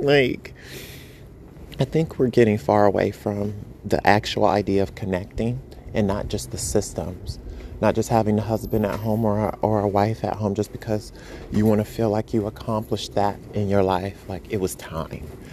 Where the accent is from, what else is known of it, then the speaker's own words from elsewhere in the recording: New York, United States; You, like, as a New Yorker, you're like, my day's going to go like this.